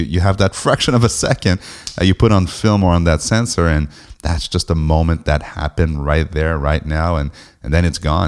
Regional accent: Montreal, Quebec, Canada; I mean, I'm from the east part of Canada. I'm from Montreal

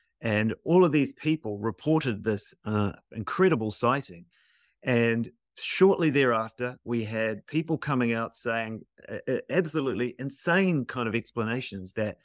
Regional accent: New Zealand; I'm from New Zealand.

